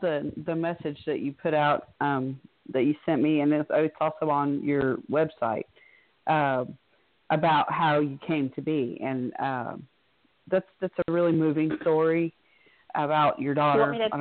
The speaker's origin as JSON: {"language": "English", "town": "Dallas", "region": "Texas", "country": "United States", "also_born_or_lived": "Carrollton / Houston / Austin", "lives_now": "College Station, United States", "said": "I'm in College Station right now, but I'm from Dallas and lived in Houston, and now I'm in College Station. I've lived in Austin."}